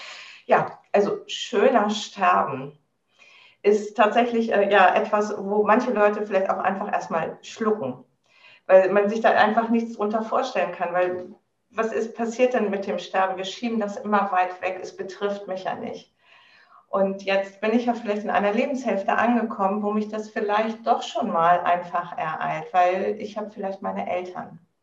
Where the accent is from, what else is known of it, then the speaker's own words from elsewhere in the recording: Celle, Lower Saxony, Germany; Ja, also ich komme aus Niedersachsen, aus Celle